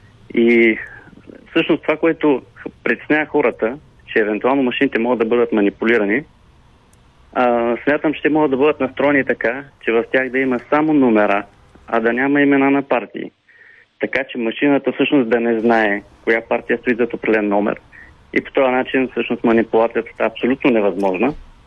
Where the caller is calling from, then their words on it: Sofia, Sofia City, Bulgaria; съм от София